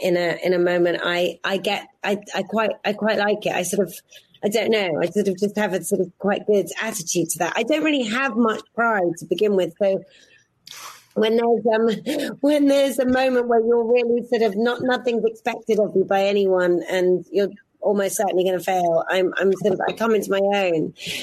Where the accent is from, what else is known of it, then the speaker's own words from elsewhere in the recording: South East England, United Kingdom; I'm a girl from Oxfordshire.